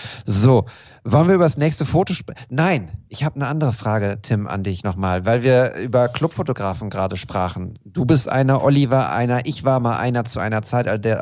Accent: Münster, North Rhine-Westphalia, Germany; als Münsteraner

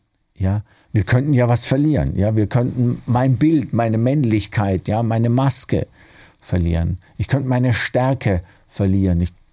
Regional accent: Würzburg, Bavaria, Germany; In Würzburg, ja, wo ich aufgewachsen bin, da hatte ich keine engen Freunde, die ich anrufen konnte.

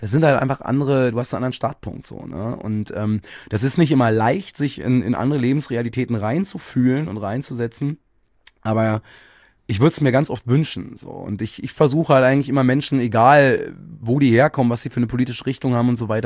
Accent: Berlin, Germany; ich bin im Osten von Berlin groß geworden. Also als ich Teenie war, da war das gang und gäbe

